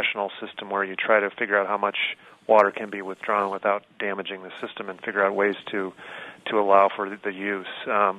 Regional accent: Michigan, United States; I'm from Michigan originally, and until 2006, there were absolutely no statutory limits on how much water you could remove from Michigan waters.

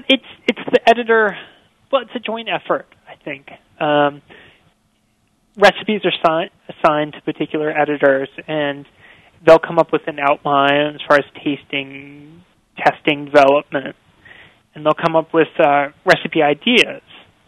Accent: Canada; born there; You know, I was born in Canada, but never really lived there that much.

